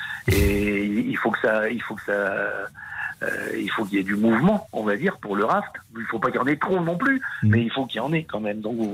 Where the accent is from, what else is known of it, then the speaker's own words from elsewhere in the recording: Hauts-de-France, France; je suis originaire du Nord et ça fait 12 ans que nous habitons ici avec mon épouse.